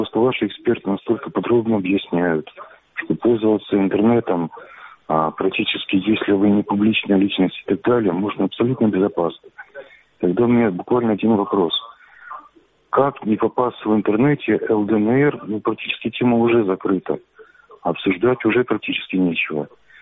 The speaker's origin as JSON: {"language": "Russian", "town": "Luhansk", "region": "Luhansk Oblast", "country": "Ukraine", "said": "я из Луганска."}